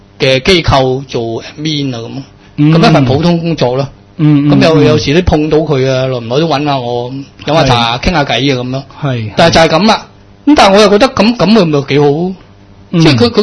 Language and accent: Cantonese; China; 我哋中国人有句说话，小时你叫就大未必佳啊